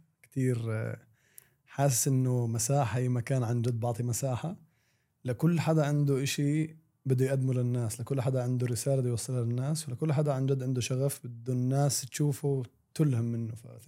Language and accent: Arabic; Jerusalem, Palestine; هذا اكتر اشي تعلمته من كوني مقدسي او فلسطيني